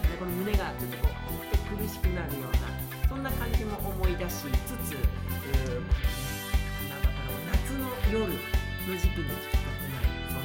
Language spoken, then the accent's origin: Japanese; Kanagawa, Japan; そうですそうです、ね、神奈川のもう、ね、山の山の山のところでございまして